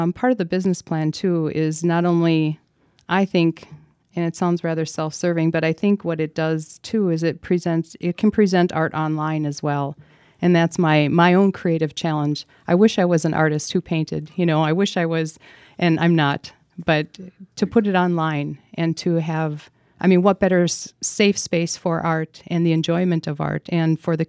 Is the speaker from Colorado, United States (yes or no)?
no; Merrill, Wisconsin, United States; I grew up in Merrill, Wisconsin, and always loved the building.